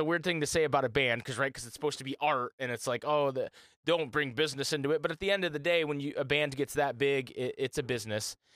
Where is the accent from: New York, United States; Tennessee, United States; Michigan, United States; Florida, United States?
Michigan, United States; Grand Rapids; Tara and I went and saw them recently in my hometown of Grand Rapids.